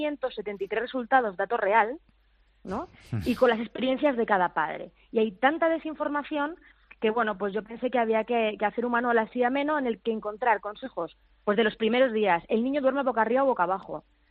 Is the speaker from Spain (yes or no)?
yes; Cuenca, Castilla-La Mancha, Spain; yo soy manchega, que yo soy de Cuenca.